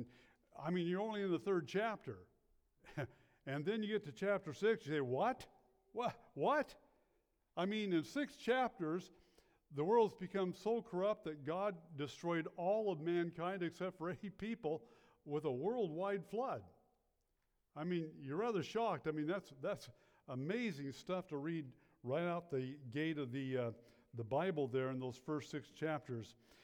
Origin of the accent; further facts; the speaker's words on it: Arlington, Washington, United States; I come from Arlington, the big city metropolis of Arlington, Iowa. There is an Arlington, Iowa that my wife came from. I meant Arlington. You can see how messed up I am. Arlington, Washington is what I mean, okay?